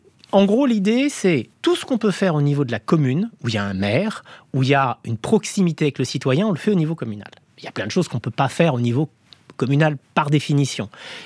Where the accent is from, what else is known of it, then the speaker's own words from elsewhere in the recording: Normandy, France; je suis normand, hein